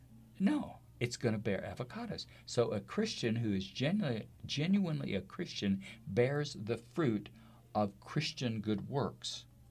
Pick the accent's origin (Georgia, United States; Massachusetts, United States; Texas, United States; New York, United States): Texas, United States; Now, I'm from Texas